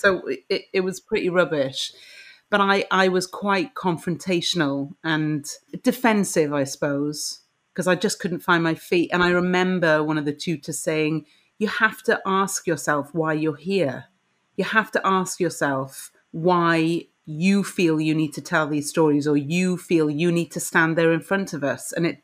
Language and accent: English; Cardiff, Wales, United Kingdom; And then I grew up in Cardiff.